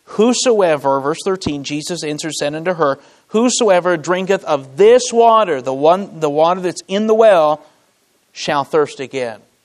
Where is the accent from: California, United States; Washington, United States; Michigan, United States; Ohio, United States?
Michigan, United States; I am from Michigan. And this is my first time to Arizona, to the desert.